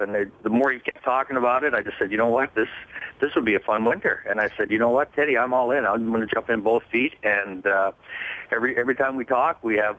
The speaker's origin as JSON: {"language": "English", "region": "Saskatchewan", "country": "Canada", "said": "I was from Saskatchewan"}